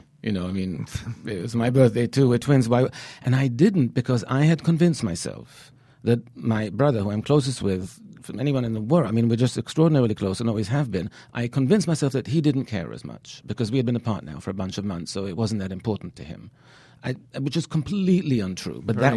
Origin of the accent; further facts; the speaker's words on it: Israel; English is a second language; now in United States; I am actually from Israel.